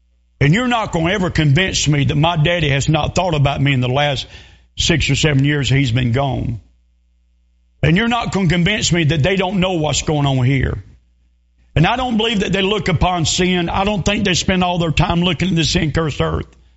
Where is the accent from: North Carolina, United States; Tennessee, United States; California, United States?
North Carolina, United States; We lived in the lower foothills for years. And I'm from North Carolina.